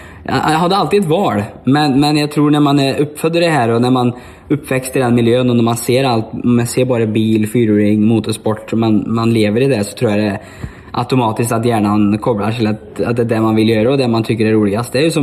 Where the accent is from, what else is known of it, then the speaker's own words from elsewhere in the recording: Monaco; also born or lived in Norway; now in Sweden; bodde jag 6 år i Monaco. Och sen ifrån 2009 runt där fram till nu då, har jag bott i Sverige. Så jag är faktiskt uppväxt, kan man säga, i Norge och Monaco då, istället för Sverige.